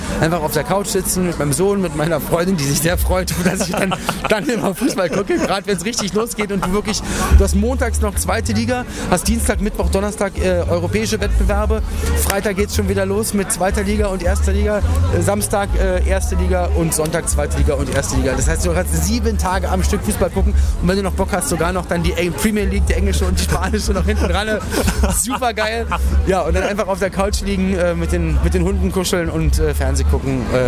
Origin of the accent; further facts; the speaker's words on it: Berlin, Germany; Ich komme aus Berlin, da war ich vorgestern noch.